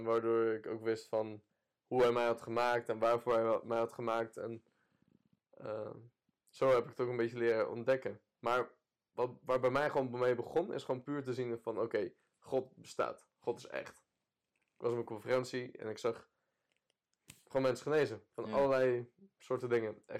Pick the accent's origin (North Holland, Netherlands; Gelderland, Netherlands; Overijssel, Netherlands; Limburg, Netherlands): Gelderland, Netherlands; Heerde; Kom uit Heerde City. Voor de mensen die dat niet kennen, ligt naast Harderwijk. Heel mooi boerendorpje. Niet per se, we hebben wel wat veel boertjes en dat soort dingen, platteland. Maar voor de rest gewoon prima, een prima dorpje.